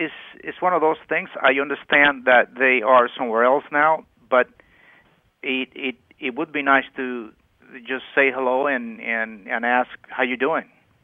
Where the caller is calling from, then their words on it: Venezuela; I ended up living here in their house, and that's how I'm calling you from Venezuela.